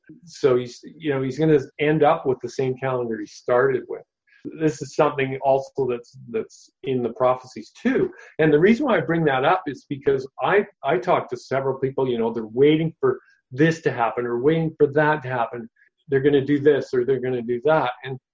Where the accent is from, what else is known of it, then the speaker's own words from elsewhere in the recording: Canada; And I say that as a Canadian. It's a kind of a Canadian joke.